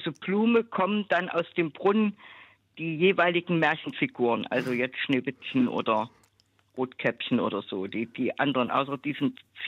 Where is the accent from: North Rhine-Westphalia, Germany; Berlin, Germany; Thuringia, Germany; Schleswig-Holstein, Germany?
Thuringia, Germany; Jena; Also ich komme aus Jena, also auch DDR, bin 74 Jahre alt, schon ein bisschen, ein halbes Jahr schon drüber